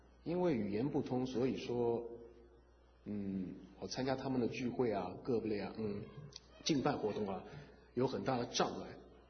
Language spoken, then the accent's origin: Chinese; China; 因为在里面就我一个中国人